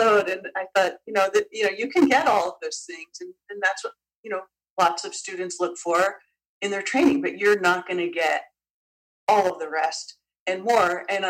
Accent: New Canaan, Connecticut, United States; from New Canaan, Connecticut.

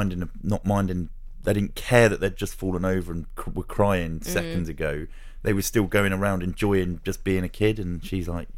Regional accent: Luton, East of England, United Kingdom; Well, I grew up in Luton, yeah.

